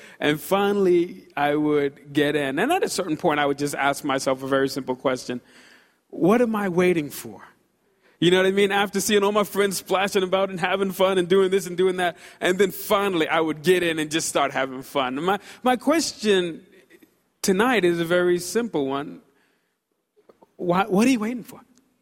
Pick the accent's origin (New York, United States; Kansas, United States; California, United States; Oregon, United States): New York, United States; Brooklyn; When I was a kid growing up in Brooklyn, on summer days, sometimes it got really, really hot.